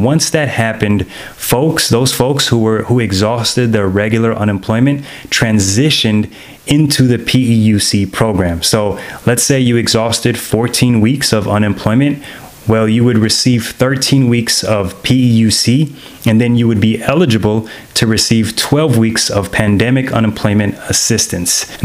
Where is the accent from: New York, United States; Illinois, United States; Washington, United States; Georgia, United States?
Georgia, United States; For example, my home state, Georgia, has said that the FPUC, that $600, is payable through July 25th, 2020.